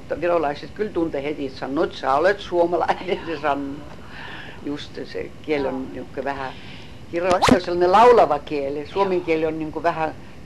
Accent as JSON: {"language": "Finnish", "region": "Leningrad Oblast", "country": "Russia", "moved": "yes", "lives_now": "Estonia", "said": "Oli mulle Inkeri, eikä sitä mä muistan aina. Se on mun veressä"}